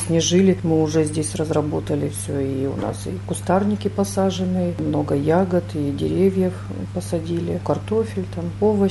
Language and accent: Russian; Sladkovo, Tyumen Oblast, Russia; born there; Да, сразу я родилась в Сладково.